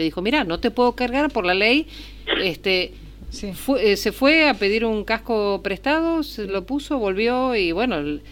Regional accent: Argentina; somos los argentinos.

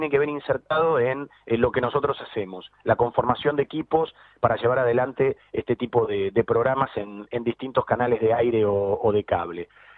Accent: Buenos Aires, Argentina; born there; Yo soy exalumno del Colegio Marista de Inmaculada Concepción. Yo nací en Parque de los Patricios, en un barrio de la Capital Federal

